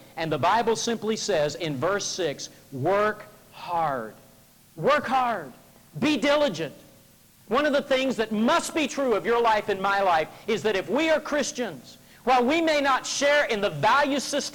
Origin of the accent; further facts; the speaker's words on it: Memphis, Tennessee, United States; about 25,000 students in my hometown of Memphis, Tennessee